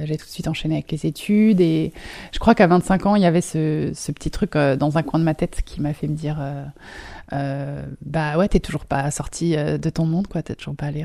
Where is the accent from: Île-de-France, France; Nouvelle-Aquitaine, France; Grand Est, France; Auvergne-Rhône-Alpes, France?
Grand Est, France; Oui, donc j'ai grandi en Alsace. … Et j'ai passé quelques études à Strasbourg.